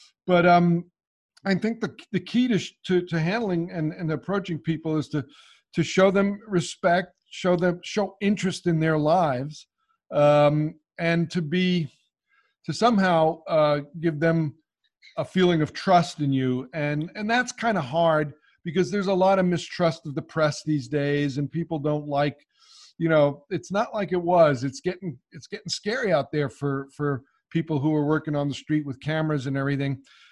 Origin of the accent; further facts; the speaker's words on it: New Jersey, United States; In fact, my first National Geographic story was a story about my home state of New Jersey.